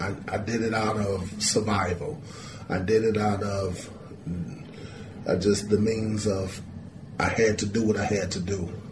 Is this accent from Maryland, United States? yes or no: no; Chicago, Illinois, United States; So she took me from the New York State prison and brought me to Chicago, mm-hmm. where I grew up in Chicago.